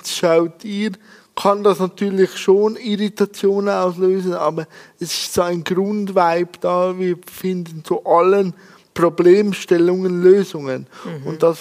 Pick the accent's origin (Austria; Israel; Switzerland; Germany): Switzerland; sagt man bei uns in der Schweiz so.